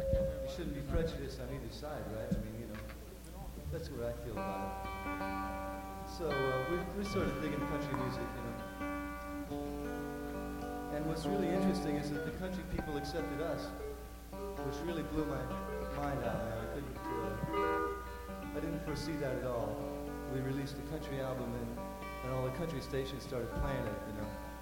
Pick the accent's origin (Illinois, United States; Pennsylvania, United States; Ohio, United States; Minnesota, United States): Illinois, United States; Chicago; also born or lived in New York; I was brought up in Chicago and New York, and I didn't hear much country music until they turned the volume up.